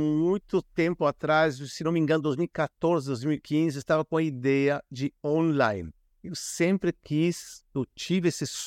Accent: Argentina; Portuguese is a second language; now in Israel; Aí já estou 30 anos morando aqui em Israel, podemos dizer que sou mais de Israel que da Argentina, né? Salvo no futebol, carne, essas coisas, mas assim... 30 anos aqui

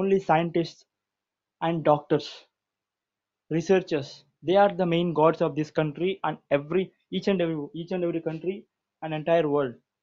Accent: India; I'm from India.

